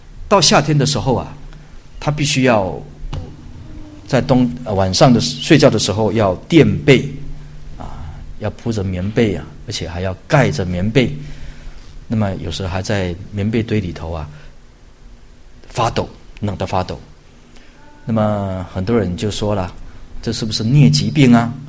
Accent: Taiwan; 以我们台湾话来讲

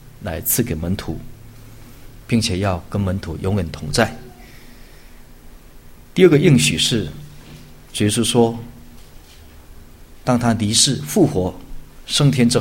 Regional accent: Taiwan; 以我们台湾话来讲

